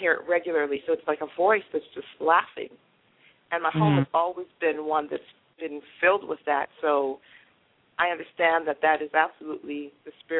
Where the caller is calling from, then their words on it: Atlanta, Georgia, United States; I'm calling from Atlanta.